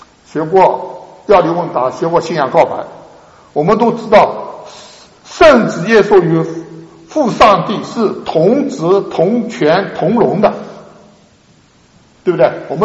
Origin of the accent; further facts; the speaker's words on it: China; 我们中国人就不一样，见义勇为，冲，把警察扔一边，自己冲上去